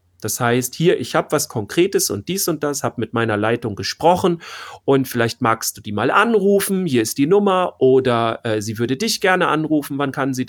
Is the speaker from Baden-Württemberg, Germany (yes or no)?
no; Bavaria, Germany; Finden wir interessant, aber wir sind ja aus Bayern.